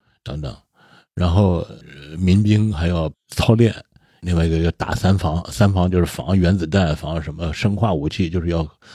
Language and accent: Chinese; Hebei, China; born there; 我是1969年出生，我出生在河北的一个小农村里头，小村子里头